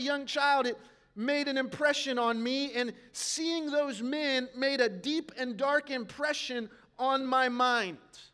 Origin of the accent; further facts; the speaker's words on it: South Carolina, United States; also born or lived in Cincinnati, Ohio; When I was a child, we moved from Cincinnati, Ohio to South Carolina in 1983. That seems like a long time ago. I was 5 years old, and my father had become the lead pastor of a small and struggling church.